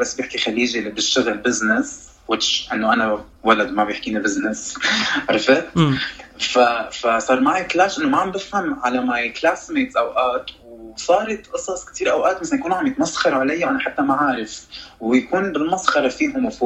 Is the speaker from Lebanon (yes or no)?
yes; Lebanon; accent: Lebanese; فكان على الورق مكتوب إنه أنا من بلد بس لهجتي لبنانية. لأنه أنا أخذت اللهجة من ماما